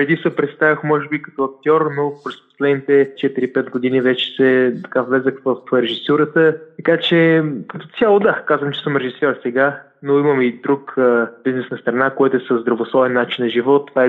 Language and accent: Bulgarian; Plovdiv, Plovdiv Province, Bulgaria; един филм за Пловдив, моя роден град